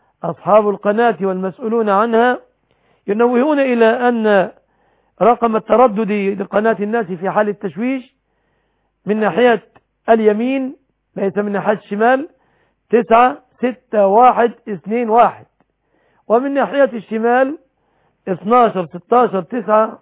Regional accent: Egypt

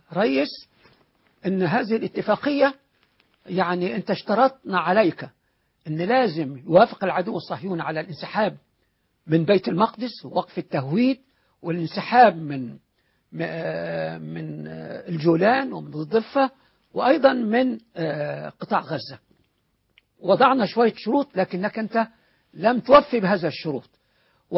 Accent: Egypt; إحنا أبناء مصر

